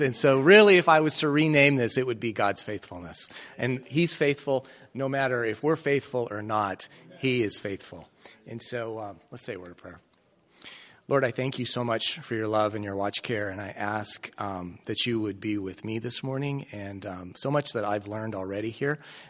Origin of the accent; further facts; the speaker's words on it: Colorado, United States; as I said. I grew up in Colorado and went to Union College in Nebraska for undergraduate